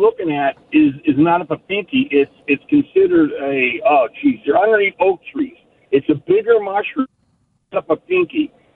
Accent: Harrison, New Jersey, United States; now in Huntington Mills, United States; I'm from Harrison, New Jersey myself, so I was considered a PR from there too until everybody got to know me, and now I'm living up at Huntington Mills

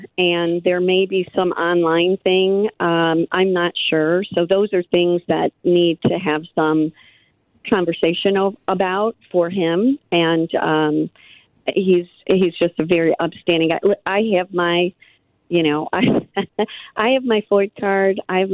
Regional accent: Illinois, United States; I was born and raised here in Illinois

